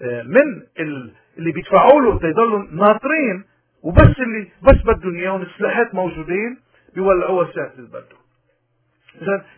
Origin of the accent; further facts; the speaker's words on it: Lebanon; من حقه علينا كلبنانيين